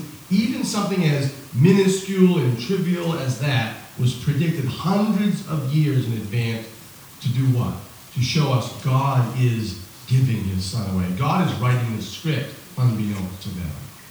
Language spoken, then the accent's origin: English; United States; I'm an American. Property has a lot to do with our life here